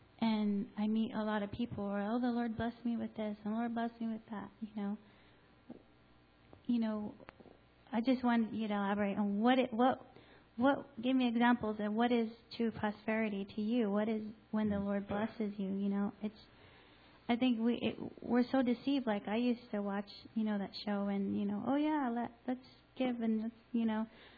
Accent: United States; I grew up here in America, and just growing up here, all I know is what's here.

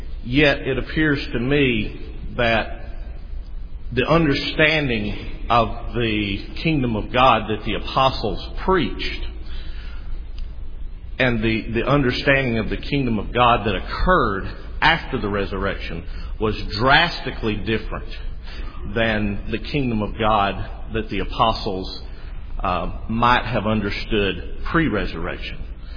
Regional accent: Alabama, United States; I hope my accent is not as far removed, being from North Alabama, from the British accent.

